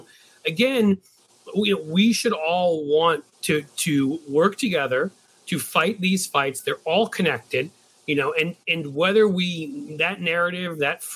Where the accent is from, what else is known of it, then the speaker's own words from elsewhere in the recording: United States; I mean, it offends me, like, as an American, it offends me as a Democrat